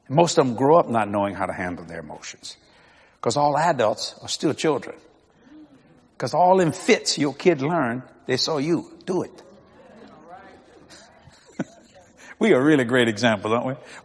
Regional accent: Louisiana, United States; Now, that I'm a Cajun for you watching all over the world.

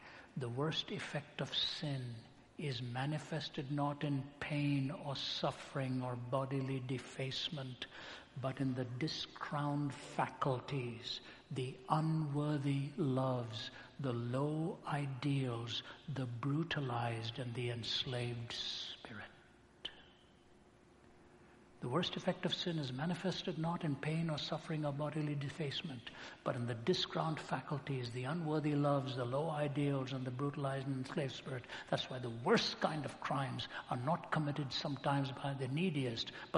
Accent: India; I'm from India. Enough said.

